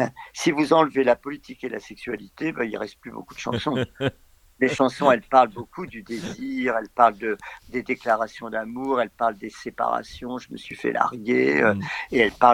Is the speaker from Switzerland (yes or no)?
no; France; also born or lived in Algeria; Je suis né en Algérie. Je suis arrivé à 3 ans en France.